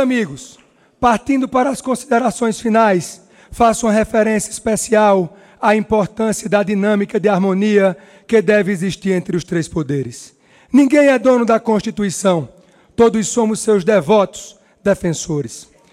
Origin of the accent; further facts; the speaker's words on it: Patos, Paraíba, Brazil; venho da minha amada Paraíba e a minha amada Patos. A minha terra é o meu barro.